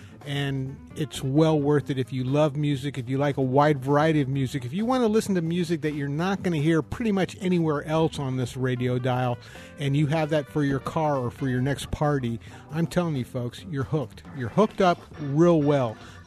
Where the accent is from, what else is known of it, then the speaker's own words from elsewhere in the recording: Alton, Illinois, United States; Terry is originally from Alton, Illinois, my hometown.